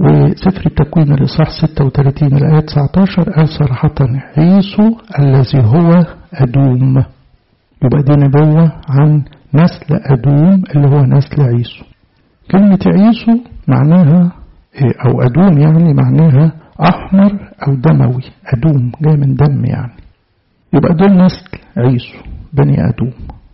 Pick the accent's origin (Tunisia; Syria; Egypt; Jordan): Egypt; عندنا في مصر